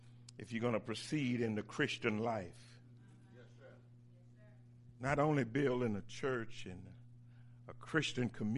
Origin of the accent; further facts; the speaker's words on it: Natchitoches, Louisiana, United States; And I grew up in Natchitoches, Louisiana. They're not too far from me in Alexandria. I grew up in Natchitoches, and we had figs.